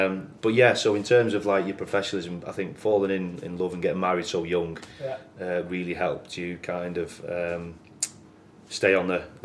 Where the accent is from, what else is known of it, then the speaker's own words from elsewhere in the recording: Wigan, North West England, United Kingdom; And with me growing up in Wigan, but from a Liverpoolian family